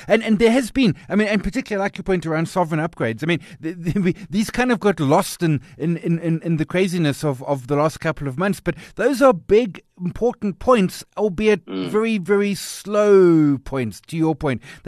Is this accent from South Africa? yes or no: yes; South Africa; We certainly, as South African consumers, have felt it in fuel